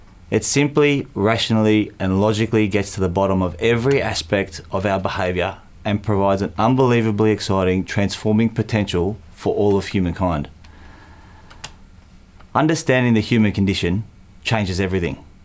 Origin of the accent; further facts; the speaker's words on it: Melbourne, Victoria, Australia; also born or lived in New South Wales; now that I've come back to my hometown of Melbourne, where I have many old friends